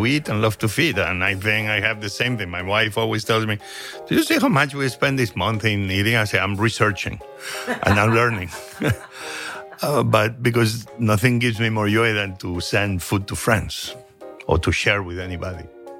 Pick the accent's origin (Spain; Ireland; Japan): Spain; Asturias; also born or lived in Barcelona, Spain; We were, I guess, immigrants inside Spain since I was very young because I grew up in Asturias, northern part of Spain.